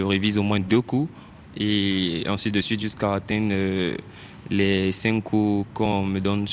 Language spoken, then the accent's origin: French; Divo, Lôh-Djiboua, Côte d’Ivoire; now in Abidjan, Côte d'Ivoire; Je viens de la région du Lobe-Djivois, précisément à Divo, et j'avais la possibilité de rester à Divo et suivre les cours, mais j'ai préféré venir ici à Abidjan